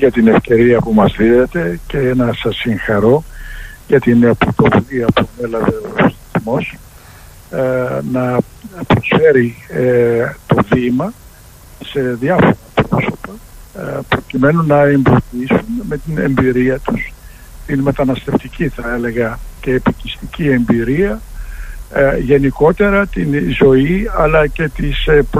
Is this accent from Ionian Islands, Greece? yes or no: no; Thessaloniki, Central Macedonia, Greece; born there; Γεννήθηκα στη Θεσσαλονίκη, θα έλεγα ότι γενικότερα οι πρόγονοί μας ήσαν μικρασιάτες